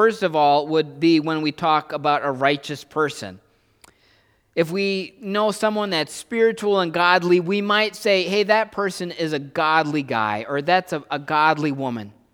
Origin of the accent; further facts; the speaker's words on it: Wisconsin, United States; I've been here in Wisconsin, I grew up here in Wisconsin, the dairy state